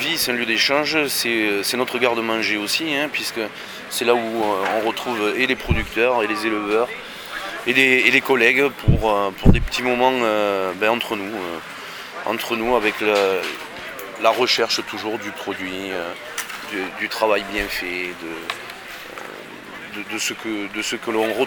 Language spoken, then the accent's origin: French; Occitanie, France; Alors, chez nous, en Aveyron, on a la chance, c'est qu'on a beaucoup de producteurs.